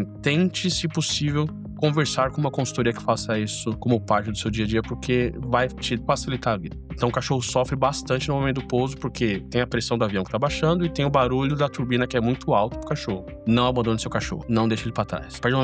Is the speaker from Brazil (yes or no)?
yes; Indaiatuba, São Paulo, Brazil; now in United States; A gente mudou para os Estados Unidos há 2 anos atrás, né? Vim de Indaiatuba.